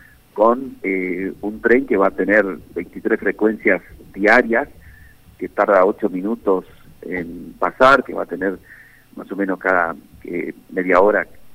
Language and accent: Spanish; Argentina; para nosotros como argentinos